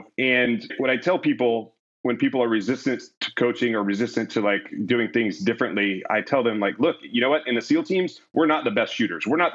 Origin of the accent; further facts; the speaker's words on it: Meridian, Mississippi, United States; I grew up in Meridian, Mississippi. There's not a lot there. It's a very small town, and it seems to get smaller every time I go back and visit.